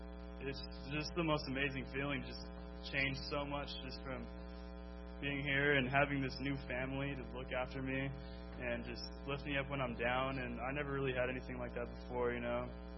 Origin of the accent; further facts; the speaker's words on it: Big Bear, California, United States; born there; I'm 19 years old, and I was born in Big Bear, California.